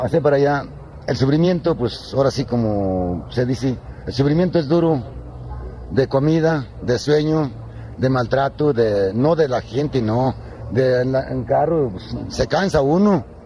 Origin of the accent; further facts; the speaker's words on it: Tuxpan, Michoacán, Mexico; Yo soy de Tuxpan, Michoacán